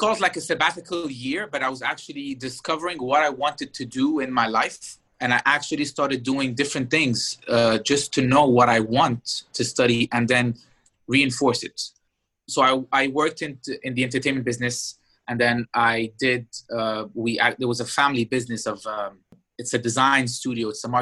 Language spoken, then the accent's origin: English; Doha, Qatar; now in Egypt; I grew up in Qatar, Doha, during the late 80s and the 90s. I went to the French school there, Lycée Français de Doha. Then when I came to Egypt in 96, I went to LFC, Lycée Français du Caire